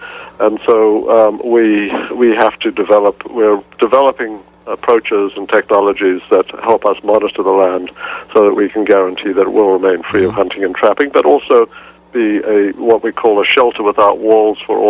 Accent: Cape Town, Western Cape, South Africa; I grew up in Cape Town, and I used to run around all over the mountains in Cape Town

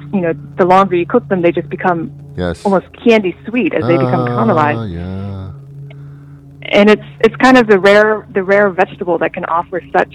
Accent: Pittsburgh, Pennsylvania, United States; And then when we came back to the States, we were in my hometown of Pittsburgh

